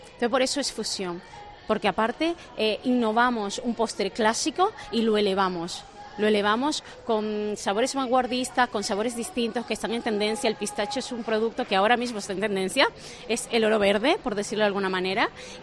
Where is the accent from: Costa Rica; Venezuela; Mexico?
Venezuela; now in Spain; estar en un país como España, yo siendo venezolana